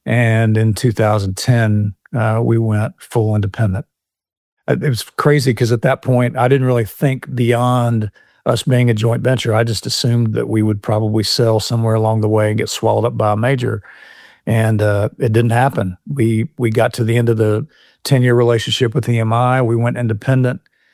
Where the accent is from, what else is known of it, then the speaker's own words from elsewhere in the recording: Nashville, Tennessee, United States; but we moved to town when I was 6 years old. So I grew up here in Nashville around songwriters.